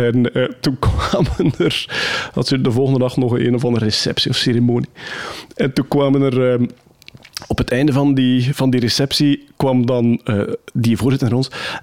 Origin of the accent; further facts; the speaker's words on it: Wachtebeke, East Flanders, Belgium; Opgegroeid in Wachtebeek, plattelandsdorp. Gent was eigenlijk al echt aanpassen voor mij.